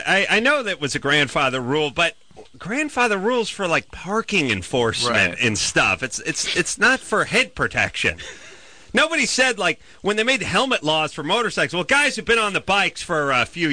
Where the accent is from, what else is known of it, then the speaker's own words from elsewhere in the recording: North Hollywood, California, United States; I played football and baseball. I'm from North Hollywood.